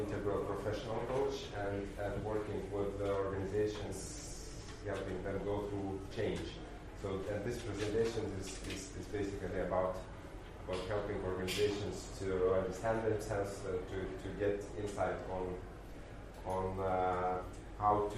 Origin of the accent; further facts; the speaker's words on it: Lithuania; English is a second language; now in Ukraine; I'm coming from Lithuania, but now I live and work in Ukraine.